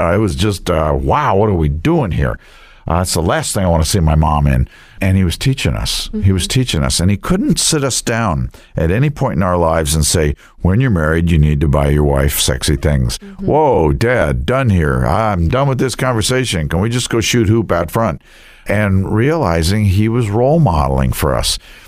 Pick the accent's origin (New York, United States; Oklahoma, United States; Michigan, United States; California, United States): New York, United States; We grew up outside of Manhattan, and we would go probably to Macy's, although my brother believes it was Lord & Taylor's.